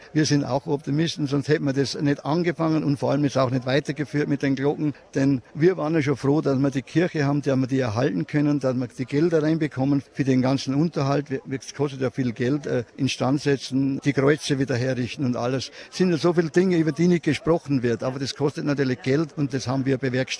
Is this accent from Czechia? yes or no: yes; Kundratice, Czechia; Ich stamme aus dieser Region, nicht nur aus dieser Region, sondern auch aus dieser Pfarrei. Ich bin hier in der Pfarrei geboren, in Kundratice